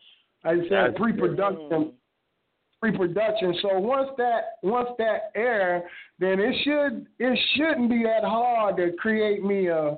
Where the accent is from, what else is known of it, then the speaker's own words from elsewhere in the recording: Atlanta, Georgia, United States; now in Los Angeles, United States; Which, I'm from Atlanta. I didn't move to L.A. to be called Compton.